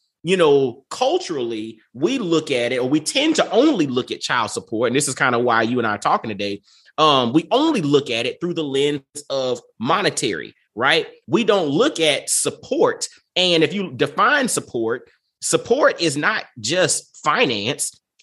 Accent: Augusta, Georgia, United States; You know, I grew up in Augusta, Georgia. You grew up in New York City.

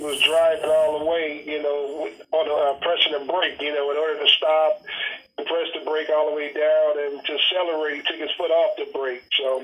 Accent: Chicago, Illinois, United States; I'm from Chicago, Illinois.

